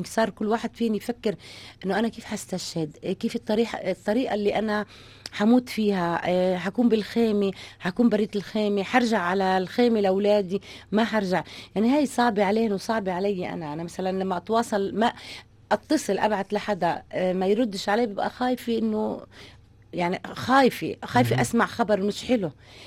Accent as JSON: {"language": "Arabic", "country": "Tunisia", "tie": "born or raised there", "said": "اهلي في تونس اخواتي، بعدين روحوا سنه 94 مع الفلسطينيين اللي طلعوا، لكن أنا بقيت لحالي هنا، ظليت في تونس متزوجة وقاعدة في تونس، فما روحتش معاهن."}